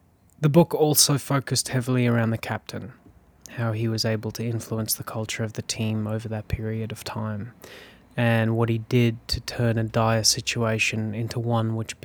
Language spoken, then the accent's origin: English; South Africa; You see, I was born in South Africa, and being a South African, one thing is guaranteed.